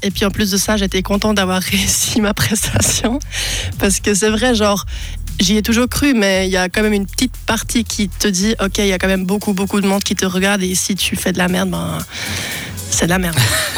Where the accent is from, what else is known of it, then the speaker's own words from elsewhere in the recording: Switzerland; first language German; French is a second language; je suis suisse allemande, donc j'ai appris le français à l'école. Donc c'est vrai que c'est plus facile pour moi de réfléchir en allemand qu'en français.